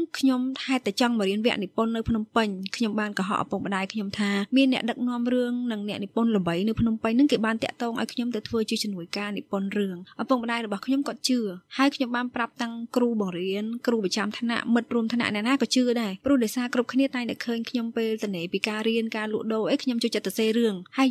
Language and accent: Khmer; Mekong Delta, Vietnam; born or raised there